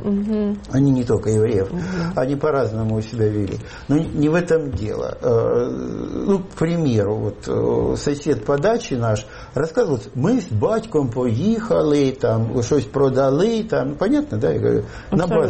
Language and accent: Russian; Kharkiv, Kharkiv Oblast, Ukraine; Я родился на Украине, в Харькове, где во времена моего детства говорить по-украински было до такой степени не принято